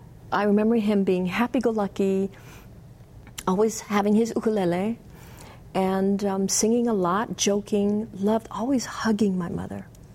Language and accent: English; Palama, Hawaii, United States; when I grew up in Palama, proud to say that I'm a product of Marite housing.